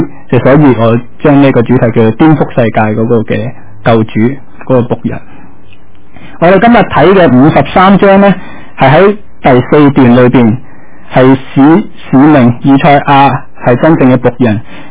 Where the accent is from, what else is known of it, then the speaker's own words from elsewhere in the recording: China; 所以我哋中国人所谂咧，佢都应该系做官啦，升官发财咁啦